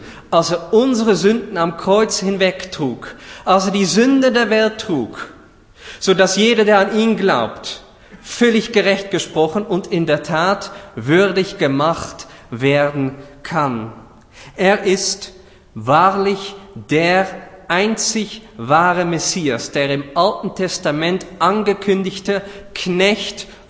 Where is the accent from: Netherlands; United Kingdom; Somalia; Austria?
Netherlands